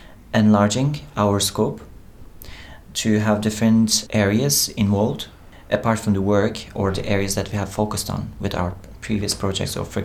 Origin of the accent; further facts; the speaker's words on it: Ankara, Turkey; I'm from Turkey. I'm from the capital.